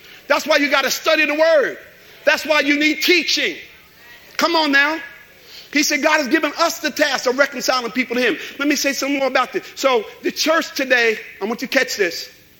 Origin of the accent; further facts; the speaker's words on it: Jersey City, New Jersey, United States; and I'm from Jersey City. I've been in Harlem for a couple weeks.